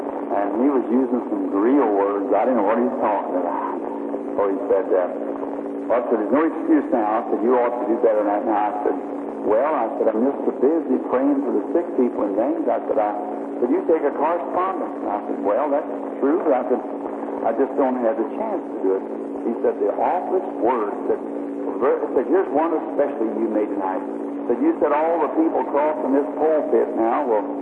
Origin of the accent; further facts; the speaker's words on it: United States; born there; And I'm an American. I was born here in America.